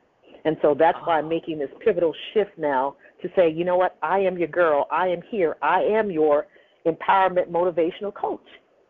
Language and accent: English; San Bernardino, California, United States; now in Upper Marlboro, United States; I am originally from San Bernardino, California. And I now live in Maryland, in Upper Marlboro, Maryland.